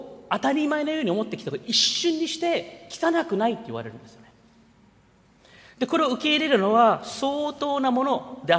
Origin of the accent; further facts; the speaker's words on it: United States; 私はアメリカで育ったから